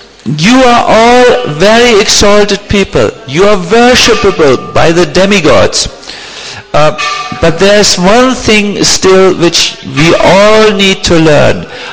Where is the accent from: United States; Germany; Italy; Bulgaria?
Germany; I must tell you, I'm from Germany, and Germans eat bread and butter.